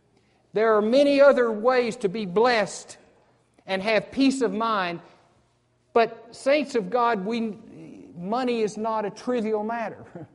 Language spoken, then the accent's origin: English; United States; I grew up on the Tennessee River, and there's a series of dams on that river, and they generate electric power